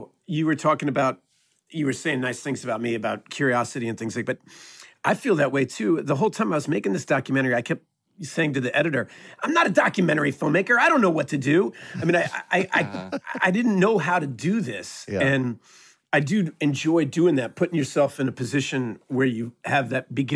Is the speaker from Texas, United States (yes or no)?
yes; Austin, Texas, United States; born there; Well, born in Austin, Texas.